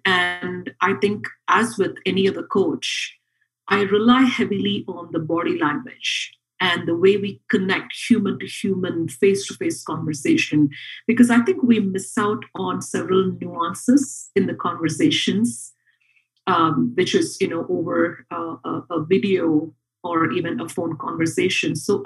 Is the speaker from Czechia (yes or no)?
no; India; I come from India originally, and I interact with several women from different cultures, being a coach, being an active member of the community.